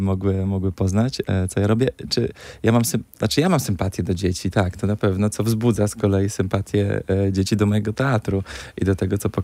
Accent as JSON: {"language": "Polish", "town": "Brzeg", "region": "Opole Voivodeship", "country": "Poland", "tie": "born there", "also_born_or_lived": "Wrocław", "said": "Ja się urodziłem w Brzegu. W Brzegu Opolskim. Szkołę skończyłem we Wrocławiu."}